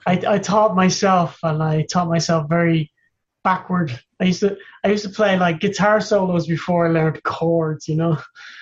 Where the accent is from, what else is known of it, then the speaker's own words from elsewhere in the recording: Dublin, Leinster, Ireland; born there; I was born in Dublin, yeah.